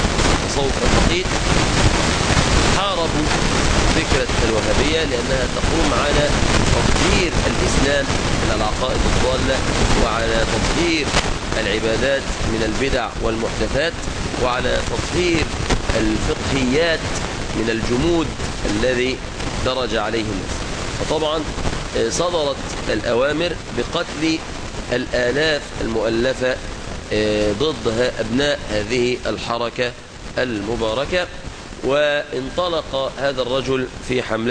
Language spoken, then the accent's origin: Arabic; Egypt; في نشر آدابهم في بلادنا مصر